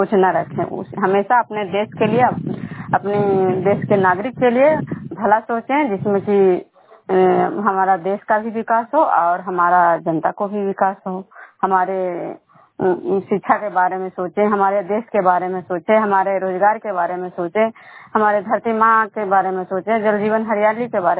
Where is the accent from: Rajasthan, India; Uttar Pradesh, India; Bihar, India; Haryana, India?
Bihar, India; Khajra; मैं विष्णुपुर ग्राम खजरा पंचायत नालंदा जिला नगर नवसा प्रखंड के निवासी हूँ।